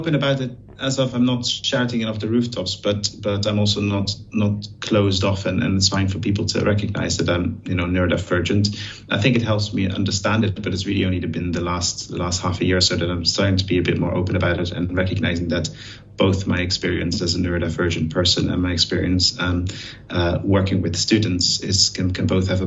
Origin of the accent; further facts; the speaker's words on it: Netherlands; I'm originally from the Netherlands